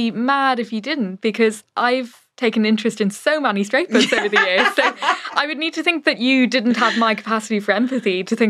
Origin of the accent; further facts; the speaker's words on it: Ireland; So especially growing up in the Ireland that I did, which was already, I would say, ahead of the Ireland my parents did, but still by no means perfect